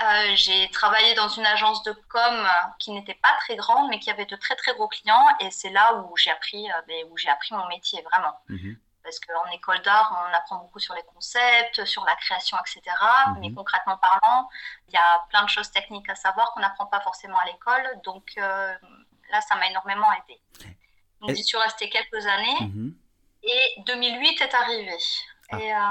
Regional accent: Pau, Nouvelle-Aquitaine, France; born there; Je suis née à Pau de père espagnol et de mère française.

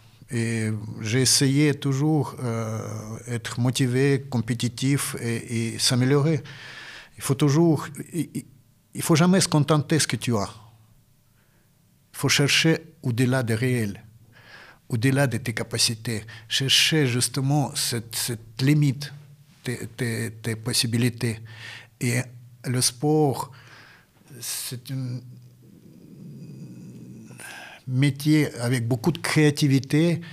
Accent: Chelyabinsk, Chelyabinsk Oblast, Russia; born there; French is a second language; moved away; C'est vrai, je suis né à l'Oural, à Tchelyabinsk.

